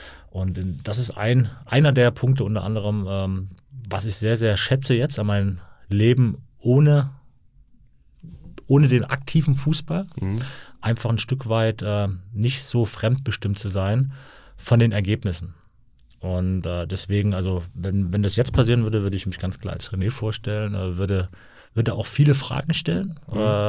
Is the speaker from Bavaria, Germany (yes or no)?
no; Leipzig, Saxony, Germany; war damals in Leipzig, meiner Heimatstadt, auf einem Sportgymnasium.